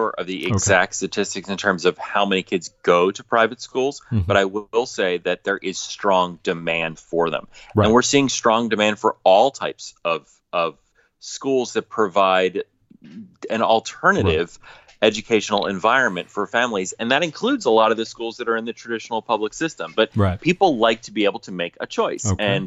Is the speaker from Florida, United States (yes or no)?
yes; Florida, United States; in my home state of Florida